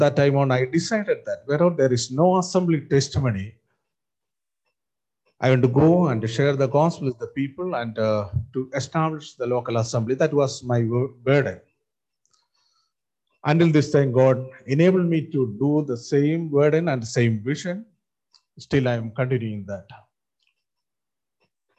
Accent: Mylapore, Kerala, India; And I came from the Jacobites background around 45 years back. My original place is Kerala, Mylapore.

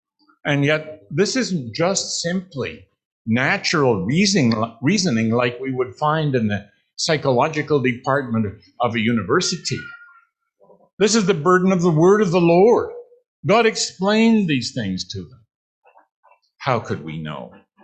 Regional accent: Canada; like I'm a Canadian, like we have in Canada.

